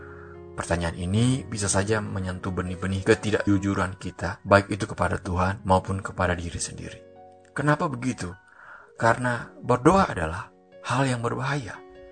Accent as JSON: {"language": "Indonesian", "region": "East Nusa Tenggara", "country": "Indonesia", "said": "saya berasal dari Pulau Timur, di sebuah daerah yang berbatasan langsung dengan Timor Leste, yang jaraknya seperlemparan batu. Di kampung kami sumber air jauh, sehingga kami perlu berjalan kurang lebih 2 km."}